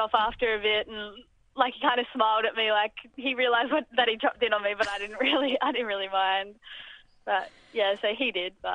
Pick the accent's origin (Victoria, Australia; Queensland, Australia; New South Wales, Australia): Queensland, Australia; Gold Coast; I'm originally from the Gold Coast. I live at the Gold Coast